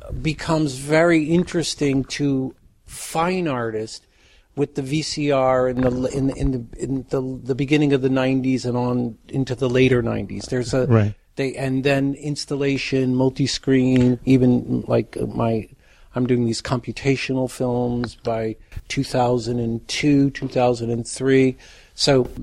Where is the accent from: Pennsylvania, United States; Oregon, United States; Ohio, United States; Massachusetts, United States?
Pennsylvania, United States; Philadelphia; I was born in Philadelphia, so